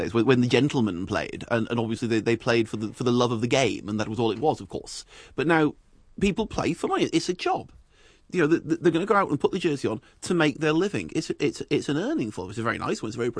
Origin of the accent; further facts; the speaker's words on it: England, United Kingdom; I'm English. I come from a country that invented most of the major sports in the world and were rubbish at most of them.